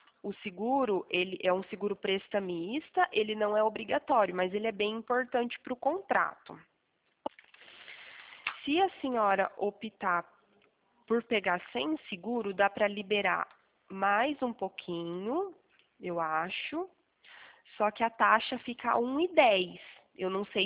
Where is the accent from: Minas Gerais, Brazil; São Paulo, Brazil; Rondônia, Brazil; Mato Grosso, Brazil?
São Paulo, Brazil; Pirassununga; Então, eu sou de Pirassununga, interior de São Paulo.